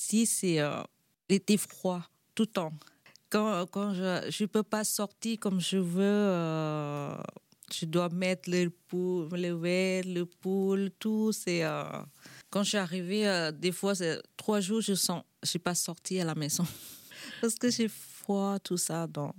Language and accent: French; Sukhothai, Thailand; Je viens de province Sukhothai en Thaïlande.